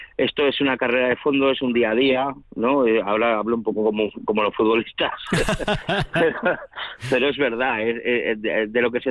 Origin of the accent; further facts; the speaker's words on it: Aragon, Spain; nos libera un poco de todos los complejos que tenemos los aragoneses, que hemos tenido durante muchos años, de, bueno, desde nuestro acento hasta dentro de nuestra posición en España.